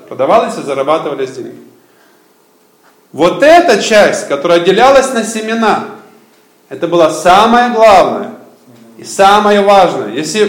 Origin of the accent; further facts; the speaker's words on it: Zhytomyr, Zhytomyr Oblast, Ukraine; я сам из Украины, есть там такой город, называется Рио-де-Житомир